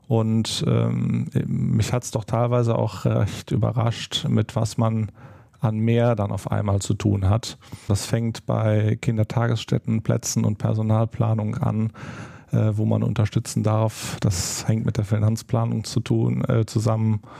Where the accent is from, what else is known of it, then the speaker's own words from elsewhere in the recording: Rech, Rhineland-Palatinate, Germany; Genau, ich bin aus Rech, bin da aufgewachsen und lebe schon mein gesamtes Leben in Rech.